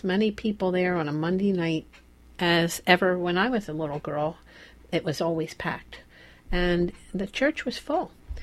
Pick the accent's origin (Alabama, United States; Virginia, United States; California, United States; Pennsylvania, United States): Pennsylvania, United States; Philadelphia; I'm very familiar because I grew up in Philadelphia.